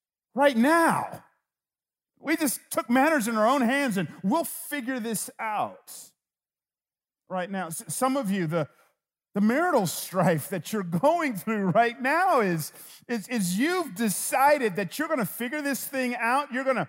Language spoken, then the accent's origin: English; Atlanta, Georgia, United States; I grew up in Atlanta, Georgia Bulldogs fan, man, and golly.